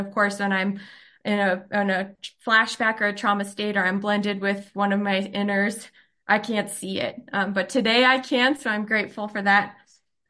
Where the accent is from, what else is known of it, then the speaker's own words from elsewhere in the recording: Cheyenne, Wyoming, United States; I was born in Cheyenne, Wyoming, in 1982 to my mom and dad. We lived in poverty in some low-income apartments.